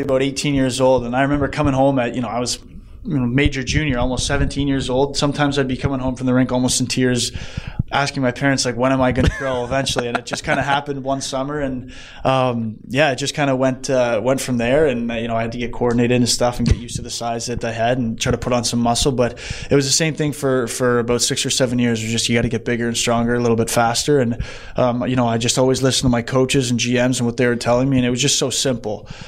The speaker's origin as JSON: {"language": "English", "country": "Canada", "tie": "born or raised there", "said": "growing up in Canada is win a Stanley Cup, right?"}